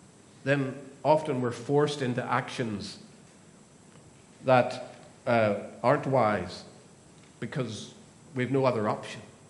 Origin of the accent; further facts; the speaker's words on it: Ireland; moved away as an adult; now in Australia; And remember, we came from Ireland, which if you drive for 2 hours, you're in the sea, whatever direction.